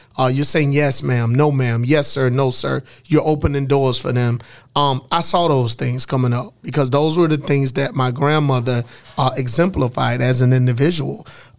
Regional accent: Elliott, South Carolina, United States; now in Columbia, United States; I'm originally from Elliott, South Carolina, which is probably about 15, 20 minutes away from Hartsville. Grew up in Elliott, but now I reside in Columbia, South Carolina.

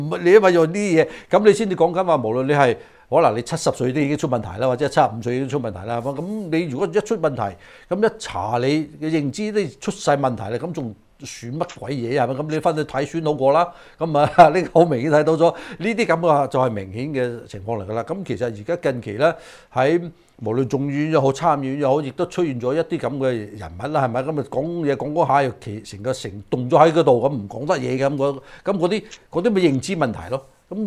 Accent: United States; 其實係要我哋美國人係需要知道嘅

